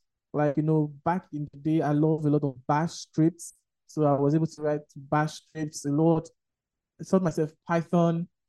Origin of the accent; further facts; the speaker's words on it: Nigeria; I'm a Nigerian.